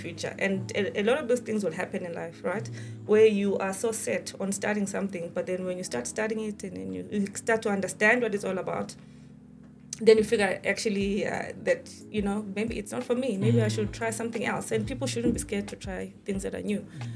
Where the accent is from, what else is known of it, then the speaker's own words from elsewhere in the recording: Newcastle, KwaZulu-Natal, South Africa; Well, I actually come from Newcastle. It's a small town in KZN.